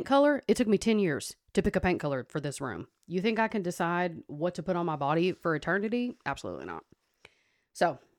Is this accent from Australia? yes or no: no; the South, United States; Well, I think especially like growing up in the South where we do, like there is this predetermined path